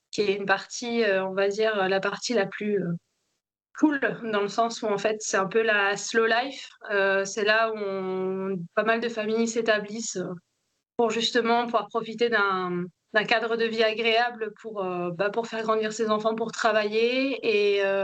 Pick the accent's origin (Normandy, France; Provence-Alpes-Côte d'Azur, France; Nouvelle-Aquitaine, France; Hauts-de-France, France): Provence-Alpes-Côte d'Azur, France; Fréjus; now in Mauritius; Et j'ai grandi à Fréjus, mais je me suis jamais sentie chez moi comme je me sens chez moi à Maurice, en fait.